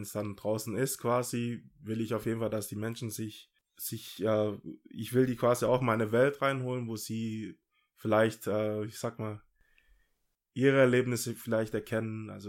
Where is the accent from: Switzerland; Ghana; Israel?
Ghana; ich bin ja, wie gesagt, in Ghana geboren worden und ich muss auch dazu sagen, dass ich in einer Stadt, also in einer Großstadt aufgewachsen bin, in Ghana.